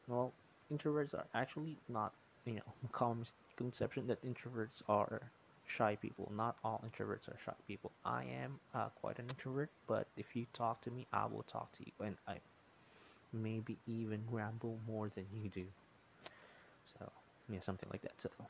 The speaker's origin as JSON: {"language": "English", "country": "Philippines", "said": "Well, I do play, of course, as a Filipino male."}